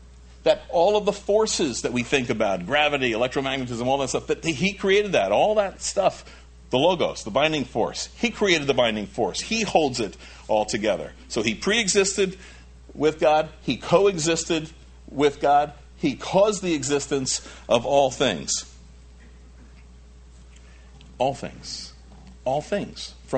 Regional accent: New Jersey, United States; My origins. I'm a Jersey boy. That's my origin. I'm from Jersey. Before 1954, I wasn't.

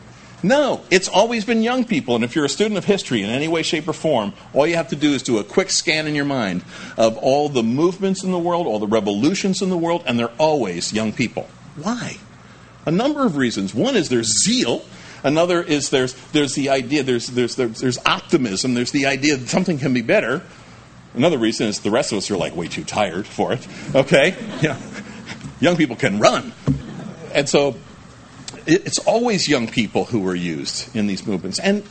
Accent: New Jersey, United States; I was born in North Jersey, and because I was born there, I grew up, at least while I was living there

